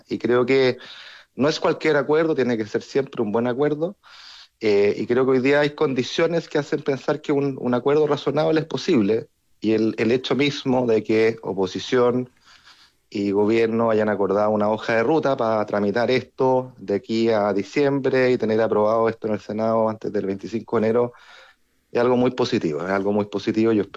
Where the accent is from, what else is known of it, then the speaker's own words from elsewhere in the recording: Chile; creo que como chileno necesitamos